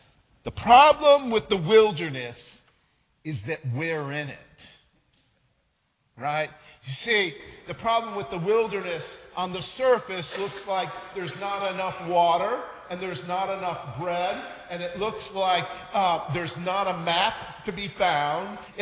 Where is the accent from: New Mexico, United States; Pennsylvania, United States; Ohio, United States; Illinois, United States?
Illinois, United States; Chicago; Now, the irony here is this. I'm from Chicago, right?